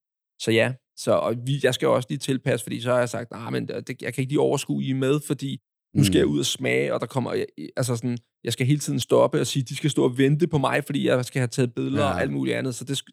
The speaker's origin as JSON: {"language": "Danish", "town": "Glostrup", "region": "Capital Region of Denmark", "country": "Denmark", "tie": "born or raised there", "said": "Jeg er født og opvokset i Glostrup."}